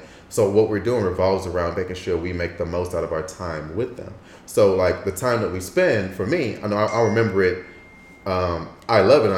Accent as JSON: {"language": "English", "country": "United States", "lives_now": "Taiwan", "said": "But I'm American. My nationality is American. So I'm an expatriate of America."}